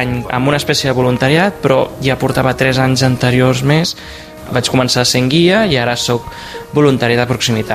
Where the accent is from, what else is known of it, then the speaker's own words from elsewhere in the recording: Sant Cugat del Vallès, Catalonia, Spain; Soc de Sant Cugat